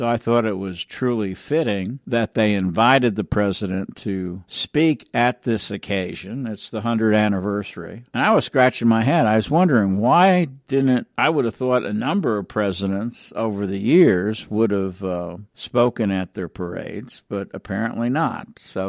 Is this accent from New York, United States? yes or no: yes; New York City, New York, United States; Now, I'm from New York City, and I was commissioned a second lieutenant in the Air Force after I graduated from college.